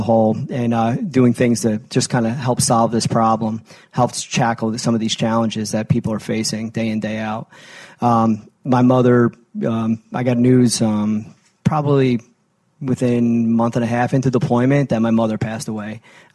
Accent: New Jersey, United States; But I grew up in New Jersey, and I went to the U.S. Merchant Marine Academy, and I got my commission from there.

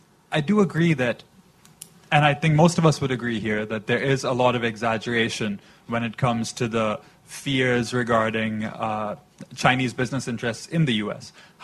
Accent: India; English is a second language; I'm a recent graduate of the Fletcher School of Law and Diplomacy up in Boston, and I'm an Indian citizen.

